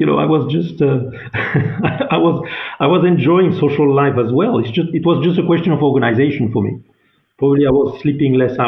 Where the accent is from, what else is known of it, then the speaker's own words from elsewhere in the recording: Toulouse, Occitania, France; English is a second language; also born or lived in Morocco; I grew up in Toulouse, which is a great place where I spent my years from the age of 6 to approximately 20 years old. So that's where I grew up.